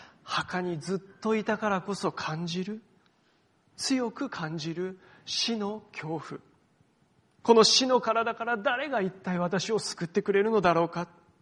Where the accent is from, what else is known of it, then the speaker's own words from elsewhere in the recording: Sendai, Miyagi, Japan; 私の生まれ育ったその仙台の実家にではですね